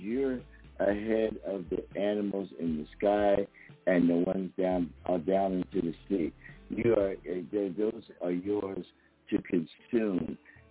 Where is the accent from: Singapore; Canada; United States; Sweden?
United States; Philadelphia, Pennsylvania; I'm a city boy. I'm from Philly, right?